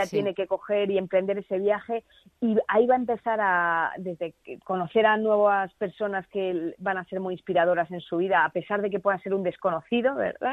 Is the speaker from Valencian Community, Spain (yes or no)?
yes; Alicante, Valencian Community, Spain; Además, siendo en mi tierra, viendo a mis padres emocionados, llorando